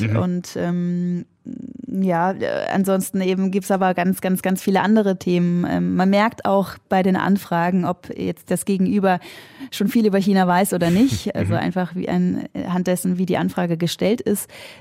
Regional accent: Germany; Und wenn sie dann wissen, wo ich herkomme, dann sind sie da doch meist sehr aufgeschlossen. Also wirklich die absolute Mehrheit ist, wow, schöne deutsche Autos, gute Qualität, Deutsche arbeiten immer so gewissenhaft und sind pünktlich.

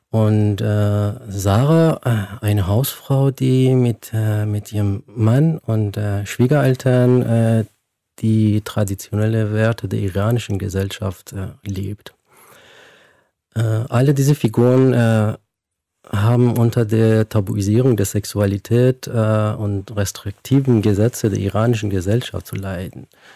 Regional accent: Iran; Ja, wie gesagt, ich bin in Iran aufgewachsen.

